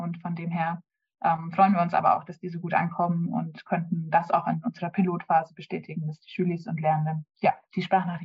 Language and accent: German; Bavaria, Germany; now in Lüdenscheid, Germany; ich bin ursprünglich aus Franken und da aufgewachsen